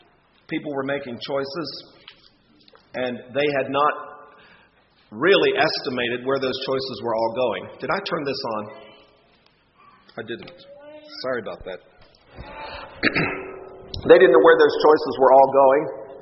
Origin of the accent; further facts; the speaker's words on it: Hagerstown, Maryland, United States; we had an old bishop when I was a boy growing up in the Hagerstown churches who said, the wise person sees the end in the trend.